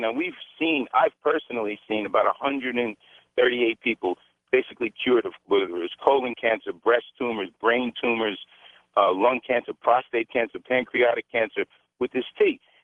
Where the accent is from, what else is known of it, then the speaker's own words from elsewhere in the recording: New York, United States; now in Alabama, United States; I'm in Alabama right now, but I'm from New York.